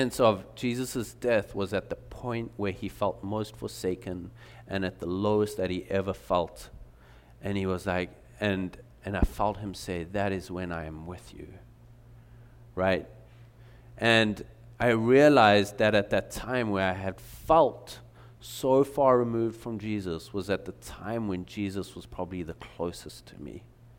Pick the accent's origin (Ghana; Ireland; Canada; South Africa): South Africa; now in United States; I realized, like, we grew up in South Africa watching movies, like American movies and American music. So I was like, I know America. And then I moved here